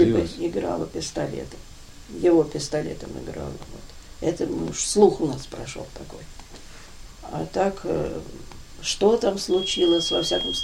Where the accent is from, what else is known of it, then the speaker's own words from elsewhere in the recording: Moscow, Russia; Я же росла все время в Москве.